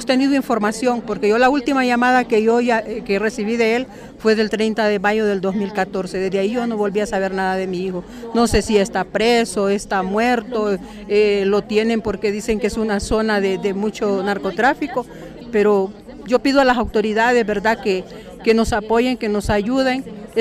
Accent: Puerto Cortés, Cortés, Honduras; vengo de Puerto Cortés, Honduras.

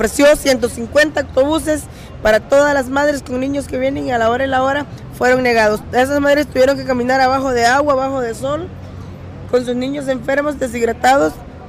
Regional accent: Honduras; now in Mexico; soy hondureña, pues ya llevo rato radicando aquí en México.

